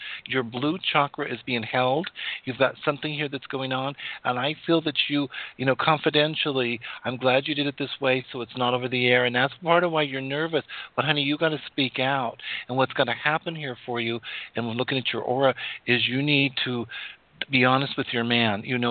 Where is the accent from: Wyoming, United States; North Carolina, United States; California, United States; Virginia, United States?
Wyoming, United States; we're the Wyomingites. We're laughing. There's a few of us out there. We were born and raised in Wyoming. We went to school together.